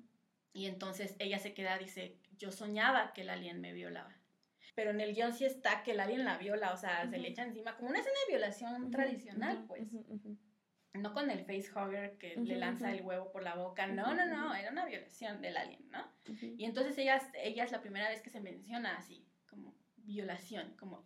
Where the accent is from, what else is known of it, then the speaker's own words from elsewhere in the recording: Mexico; los que crecimos aquí en México